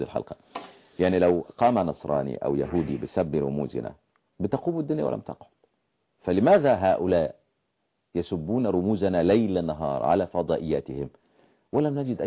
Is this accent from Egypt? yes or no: yes; Upper Egypt, Egypt; عندنا في قنا واسوان والاقصر